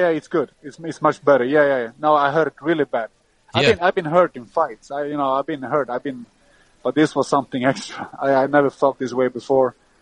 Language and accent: English; Stockholm, Stockholm County, Sweden; every fight I do in Sweden, in Stockholm, I'm going to do my best